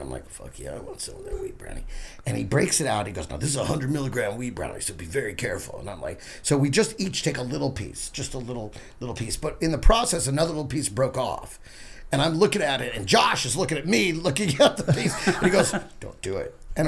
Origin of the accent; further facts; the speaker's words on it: Dallas, Texas, United States; I grew up in Dallas.